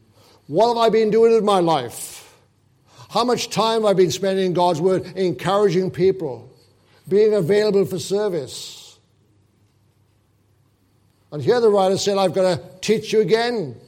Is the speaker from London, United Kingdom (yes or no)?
no; Wales, United Kingdom; my hometown, which is not far from where the Welsh Revival took place